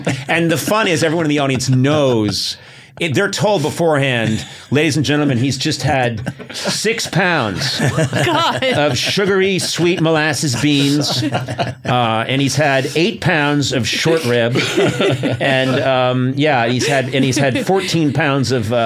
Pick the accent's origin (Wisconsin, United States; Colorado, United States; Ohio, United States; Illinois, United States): Ohio, United States; Akron; It's great to be here in Cleveland. I'm actually from Akron.